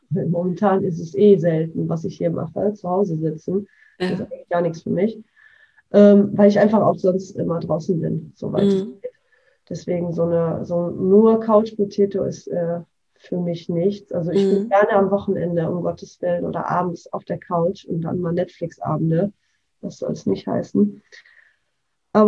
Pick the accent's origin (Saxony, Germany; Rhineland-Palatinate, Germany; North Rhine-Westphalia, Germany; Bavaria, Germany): North Rhine-Westphalia, Germany; Bergisch Gladbach; born there; Ich bin geboren in Bergisch Gladbach. Ich habe da aber nie gewohnt. Also eigentlich wäre ich Kölnerin geworden, wäre meine Mutter mal ins Kölner Krankenhaus gefahren. Aber nein, es musste nach Bergisch Gladbach.